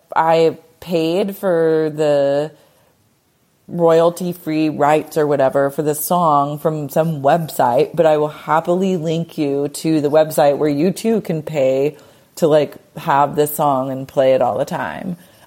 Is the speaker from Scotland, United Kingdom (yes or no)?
no; London, United Kingdom; now in Australia; Before I moved to Australia, I grew up in slash around London and worked as a journalist.